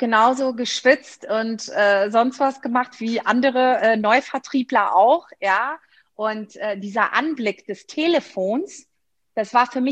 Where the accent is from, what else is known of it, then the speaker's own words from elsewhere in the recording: Rhineland, Germany; Genau, weil ich bin ja Rheinländerin, ne?